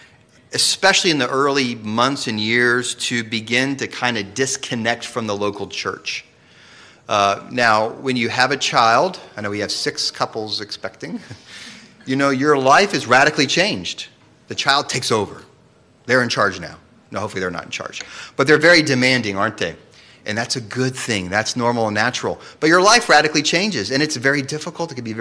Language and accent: English; Katy, Texas, United States; After all, I was raised in Katy, so.